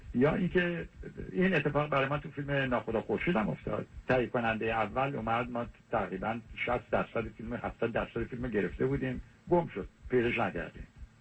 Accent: Khuzestan, Iran; من هم بچه خوزستانم، 8 سال تو سرزمین من جنگ بوده.

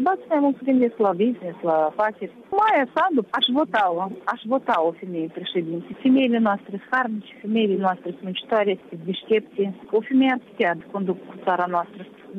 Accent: Moldova; Dar, de o parte, eu vreau să spun că noi suntem slabi. Noi, moldoveni, suntem sl

